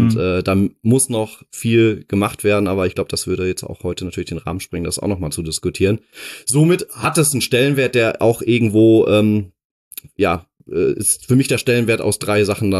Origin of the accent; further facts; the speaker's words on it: Dortmund, North Rhine-Westphalia, Germany; ich komme aus Dortmund ursprünglich. Genau. Ich bin da geboren und aufgewachsen.